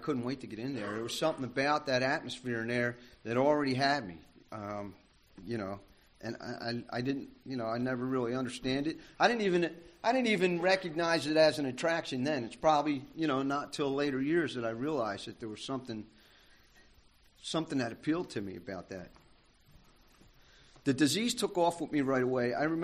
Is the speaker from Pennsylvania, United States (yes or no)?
yes; Philadelphia, Pennsylvania, United States; I grew up in Philadelphia. I was actually born in Kensington. And we moved up to the Northeast, Parkwood Manor.